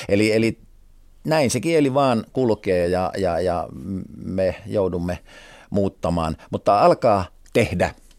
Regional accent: South Karelia, Finland; accent: South Karelian dialect; Etelä-Karjalassa puhuttiin niin, että mie olen miekansaa, ja vaimoni, jonka perhe on Sortavalasta ja hän ehti siellä asuakin, niin meillä kotona puhutaan mie ja sie.

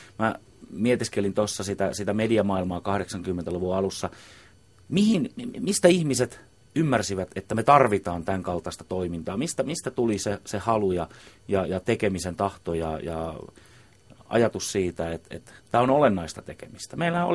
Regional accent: Loimaa, Southwest Finland, Finland; koska me ollaan molemmat Loimaalta kotoisin

